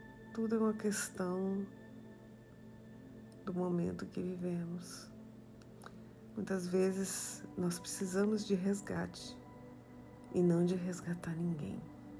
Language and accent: Portuguese; Brazil; moved away; E como eu sou do Brasil, e isso eu vi muito lá, e ainda existe até hoje